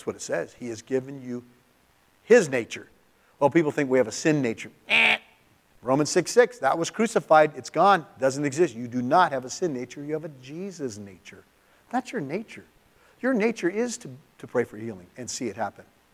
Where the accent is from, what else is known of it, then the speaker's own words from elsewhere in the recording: California, United States; Never had an umbrella my whole life because I'm from California.